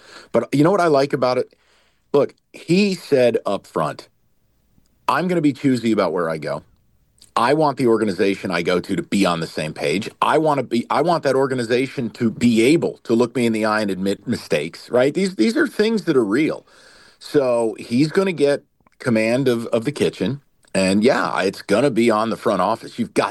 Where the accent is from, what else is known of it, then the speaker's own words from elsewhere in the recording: New York, United States; look, I'm originally from New York. I'm a Giants fan.